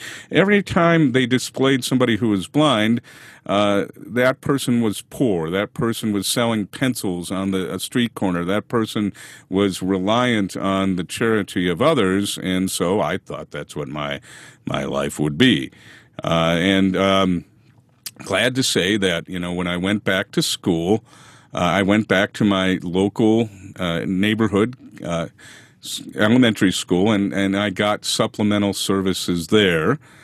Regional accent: Woodbury, Minnesota, United States; also born or lived in St. Paul; I was born in St. Paul, Minnesota, and grew up in a suburb of St. Paul called Woodbury, where my parents still live.

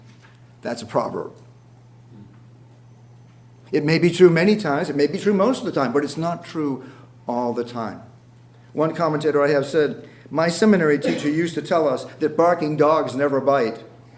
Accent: New England, United States; When I was just a boy, my grandfather owned a fuel oil delivery company. I'm from New England.

